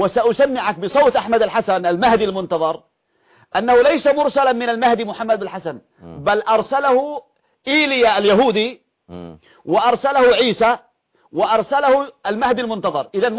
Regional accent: Yemen; كما يسموها عندنا في اليمن

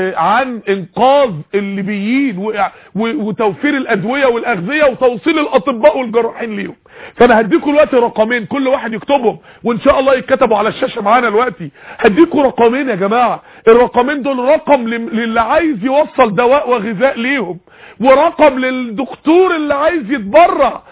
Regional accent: Mansoura, Dakahlia, Egypt; عندنا في المنصوره

